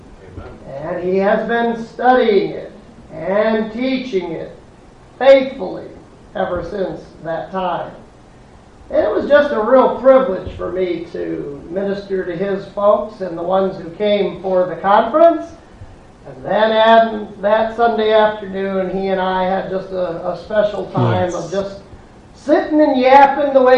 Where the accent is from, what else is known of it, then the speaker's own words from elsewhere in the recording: Chicago, Illinois, United States; You know how we tell people we're from Chicago when we travel?